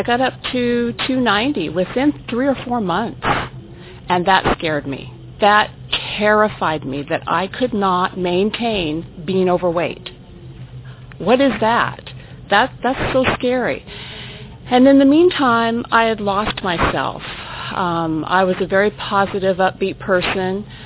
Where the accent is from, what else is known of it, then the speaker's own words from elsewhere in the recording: Portland, Oregon, United States; I'm a grateful compulsive overeater, and I'm from Portland, Oregon.